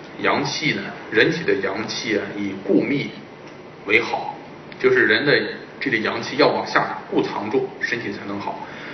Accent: China; 但是我们本身中国人却没有重视。

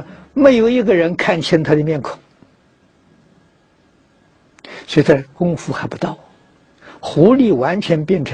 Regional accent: Wuhu, Anhui, China; 我们家乡呢出米，啊，是属于芜湖这个产米的地区，

